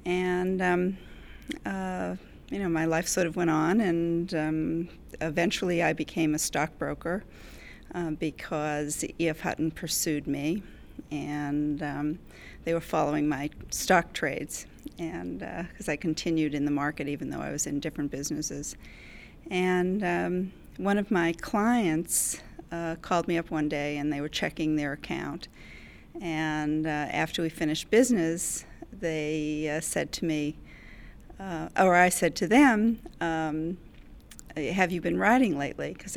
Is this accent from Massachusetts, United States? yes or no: yes; Boston, Massachusetts, United States; I grew up in Boston, and as a poor city kid, I had dreams of trees and horses and farm life